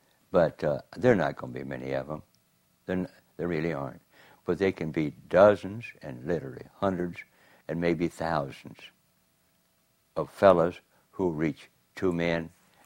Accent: Hamilton, Waikato, New Zealand; moving a man down from the city of Christchurch up to Hamilton, my hometown, discipling him.

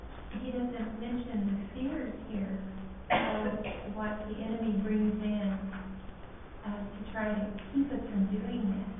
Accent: Shattuck, Oklahoma, United States; oh, I'm from Shattuck.

